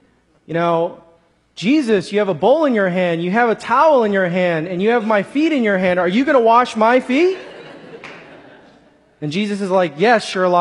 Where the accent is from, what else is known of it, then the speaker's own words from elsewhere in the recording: Chicago, Illinois, United States; Growing up in Chicago, I'd always take public transit.